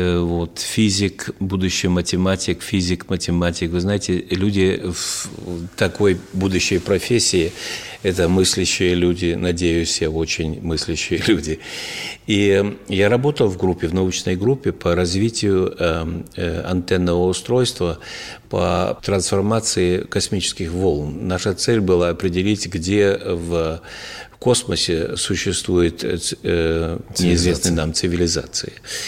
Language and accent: Russian; Kazakhstan; born there; also born or lived in Estonia; Я родился в Казахстане, но прожил в Эстонии.